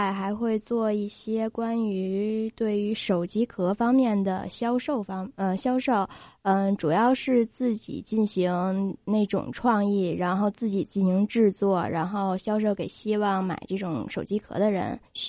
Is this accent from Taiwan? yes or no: no; Tianjin, China; now in United States; 我是来自于中国天津然后现在在华盛顿大学上大二。